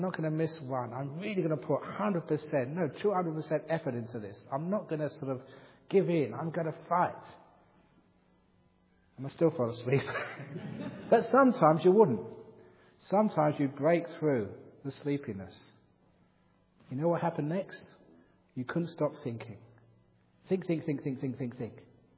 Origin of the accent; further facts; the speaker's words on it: England, United Kingdom; born there; It was really hot, and I was born in England. I wasn't used to hot, you know, weather like that.